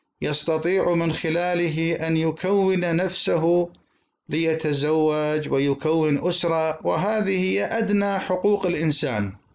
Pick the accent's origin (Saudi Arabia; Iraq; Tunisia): Iraq; نحن عندنا في العراق بلدنا تكثر فيه البطالة